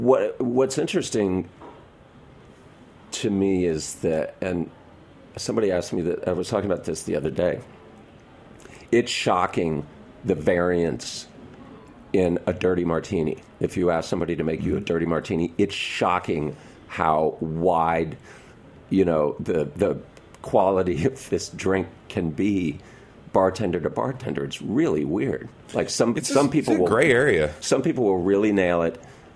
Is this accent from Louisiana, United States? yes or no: yes; Louisiana, United States; See, when I was growing up in Louisiana, it was 18 to drink when you were 18.